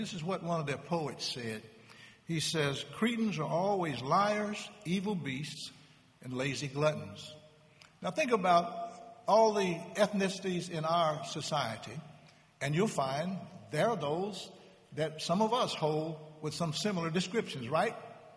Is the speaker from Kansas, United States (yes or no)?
yes; Kansas, United States; now in California, United States; And I know one year, I come from Kansas, by the way, and one year we were at a church in Wichita